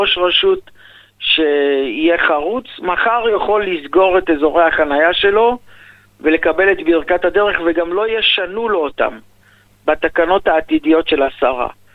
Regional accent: Yeruham, Southern District, Israel; היום אנחנו נוסעים לירושלים, אני בא מירוחם

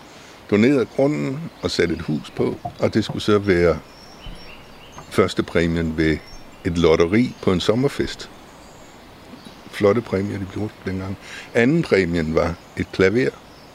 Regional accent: Ebeltoft, Central Denmark Region, Denmark; Jeg kommer fra Æbeltoft. Begge mine forældre var fra Æbeltoft.

